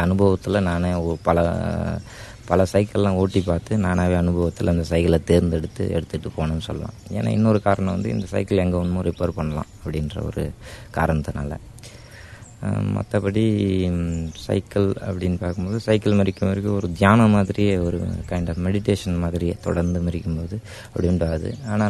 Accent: Auroville, Tamil Nadu, India; நான் ஆரோவில் இருக்கேன். நான் இங்கே சின்சாரிட்டின் ஆரோவில் ஒரு கம்யூனிட்டியாக தங்கியிருக்கிறேன். நான் சின்ன வயசுலேருந்தே இங்கே பிறந்து வளர்ந்த பையன்.

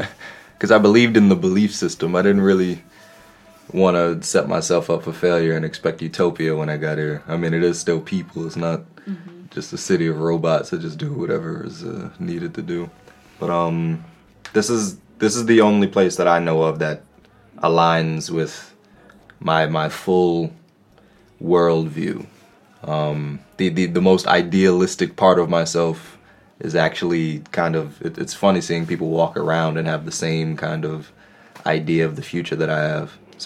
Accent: New York City, New York, United States; also born or lived in Chicago; from Chicago, born and raised in New York City, actually.

